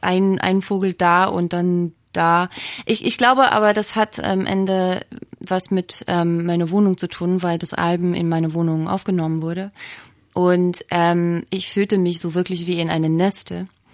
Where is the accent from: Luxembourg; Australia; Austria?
Australia; German is a second language; now in Berlin, Germany; Berlin besonders ist zu Hause jetzt für mich, aber ich bin kein Deutscherin. Also ich komme aus Australien, da sind meine Wurzeln. Ich fühle mich jetzt zu Hause und ich habe nicht vor, wegzuziehen.